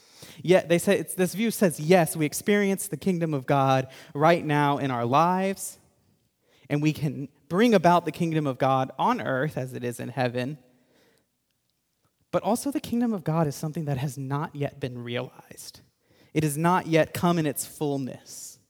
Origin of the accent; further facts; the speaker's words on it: Tennessee, United States; You know, I'm from Tennessee. I can assure you the church is there.